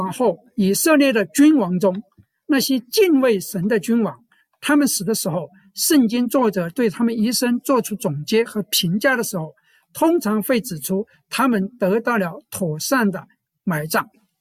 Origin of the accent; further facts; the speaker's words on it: China; 我们中国人都注重如土为安，一个人死后埋入土中，死者方得安息，生者方觉心安。